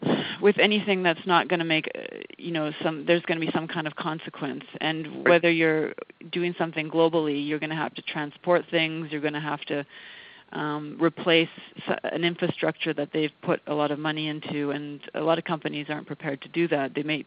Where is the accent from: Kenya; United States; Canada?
Canada; I'm going to focus on Canada because I'm Canadian